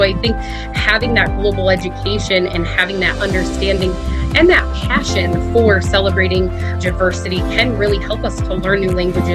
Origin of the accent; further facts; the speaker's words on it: New York, United States; also born or lived in South Carolina; I myself have experienced cultural differences growing up in New York, living my life in New York State, and then relocating down to South Carolina for a few years.